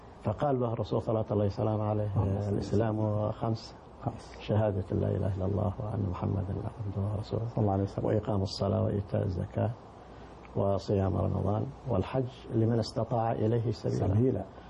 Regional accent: Baljurashi, Al Bahah Province, Saudi Arabia; من قريتنا، قرية البركة.

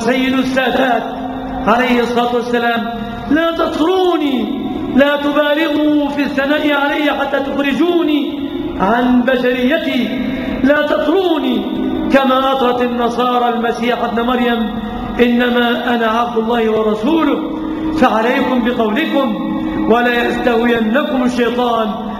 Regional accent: Egypt; بلادنا مصر

